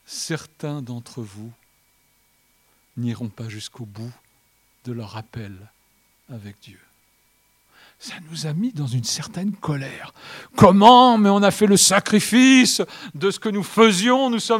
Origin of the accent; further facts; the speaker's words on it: Marseille, Provence-Alpes-Côte d'Azur, France; born there; Quand je suis né à Marseille, vraiment par hasard, hein, ma mère était là-bas depuis quelques années, elle a rencontré mon père et je suis arrivé.